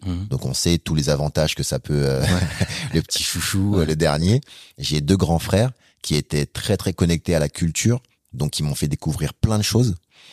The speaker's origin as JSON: {"language": "French", "town": "Épinay-sur-Seine", "region": "Île-de-France", "country": "France", "said": "Donc moi, je viens d'Épinay-sur-Seine, une ville à côté de Saint-Denis."}